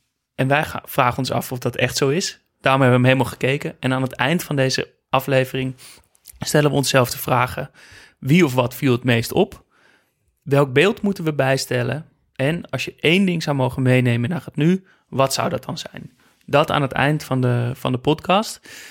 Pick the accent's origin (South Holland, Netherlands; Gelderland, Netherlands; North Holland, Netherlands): North Holland, Netherlands; Amsterdam; Ik kom uit Amsterdam en uit een familie met Ajax-liefhebbers.